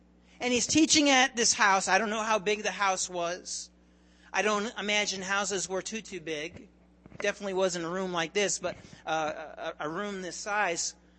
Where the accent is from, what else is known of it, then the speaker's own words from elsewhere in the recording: Taunton, Massachusetts, United States; I grew up in Taunton, Massachusetts. And Taunton's a little bit older than the United States.